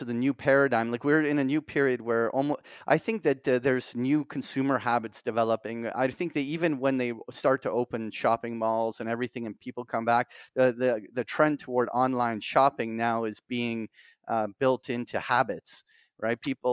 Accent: Toronto, Ontario, Canada; now in Barbados; when I'm from Toronto, even though I'm in Barbados right now

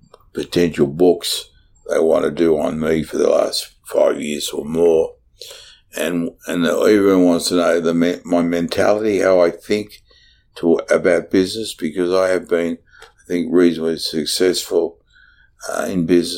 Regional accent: Australia; It was rather, I was seen as chunky Australian that got pole in the Jaguar, which really shocked the racing fraternity, right?

